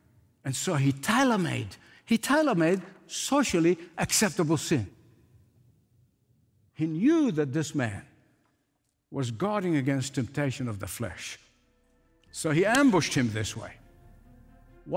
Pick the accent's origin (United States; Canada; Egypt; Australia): Egypt; I want to conclude by telling you a story that was drummed in my ear as a boy growing up in Egypt.